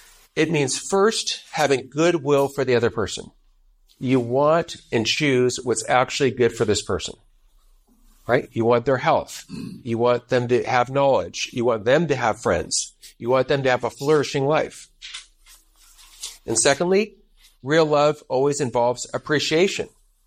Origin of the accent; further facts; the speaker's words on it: Los Angeles, California, United States; I'm from Los Angeles, right? So I know all about celebrities.